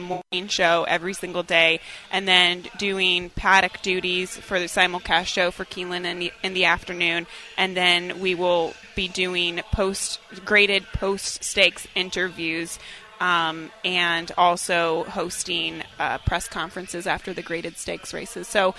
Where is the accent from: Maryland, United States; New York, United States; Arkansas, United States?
Maryland, United States; And you know, I'm from Maryland. Okay? They need to be good crab cakes.